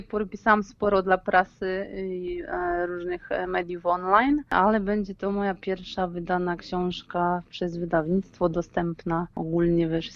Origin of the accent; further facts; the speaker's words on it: Goczałkowice-Zdrój, Silesian Voivodeship, Poland; jako jedyna z rodziny urodziłam się na Śląsku. No przepraszam, jeszcze tata, ale rodzina pochodzi z Krakowa. Rodzice przyjechali do Goczałkowic na rok i tak już zostali od 81 roku. Więc trochę tutaj wrosłam